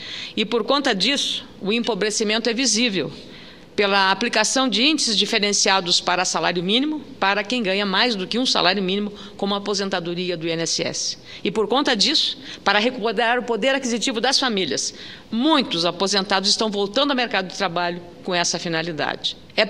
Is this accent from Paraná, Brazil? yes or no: no; Lagoa Vermelha, Rio Grande do Sul, Brazil; Especialmente aos eleitores da minha terra natal, Lagoa Vermelha, localizada nos férteis e bonitos campos da região nordeste do Rio Grande do Sul